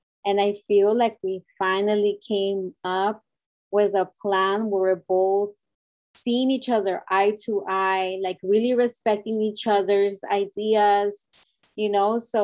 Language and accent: English; Los Angeles, California, United States; So I'm from East LA. I'm from a community. I come from a community of Hispanics and Latinos, Latinx. So yeah, that's where I was born from.